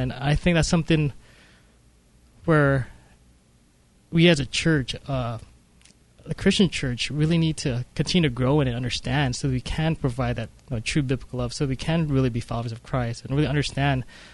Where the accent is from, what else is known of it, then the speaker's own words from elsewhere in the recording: United States; Being a Filipino American, I grew up here in the States. My parents obviously grew up in the Philippines